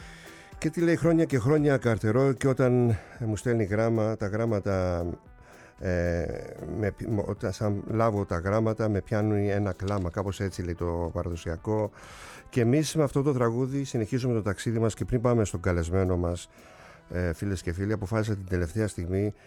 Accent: Kasos, South Aegean, Greece; με τα πάρα πολλά χρόνια θαλάσσιας υπηρεσίας από το νησί μου, από την Κάσο.

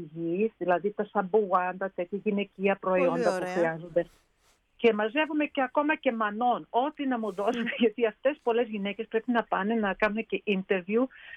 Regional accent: Massachusetts, United States; Αυτό το είχα μάθει με τον μπαμπά μου στην Αμερική, που μεγάλωσα κοντά στη Βοστόνη.

